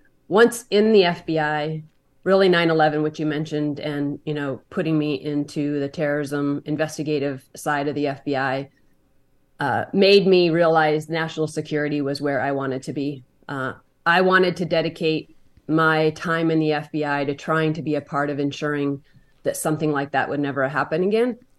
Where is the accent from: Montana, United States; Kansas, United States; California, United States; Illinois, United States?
Montana, United States; So I grew up in Montana, a small town